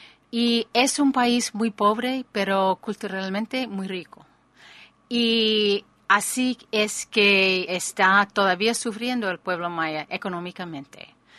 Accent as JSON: {"language": "Spanish", "country": "United States", "said": "Como ciudadana norteamericana, ¿verdad?"}